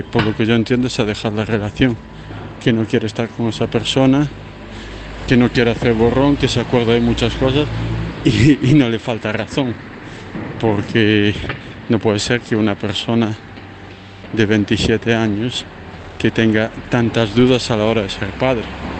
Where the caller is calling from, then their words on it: Santiago de Compostela, Galicia, Spain; de Santiago de Compostela.